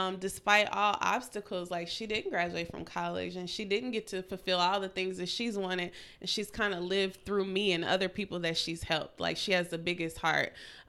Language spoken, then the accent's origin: English; Missouri, United States; now in Atlanta, United States; So I'm a Midwest girl.